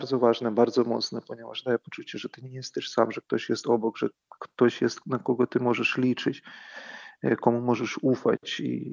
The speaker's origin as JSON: {"language": "Polish", "country": "Ukraine", "said": "jako też człowiek, jako Ukrainiec spotkałem w tym czasie"}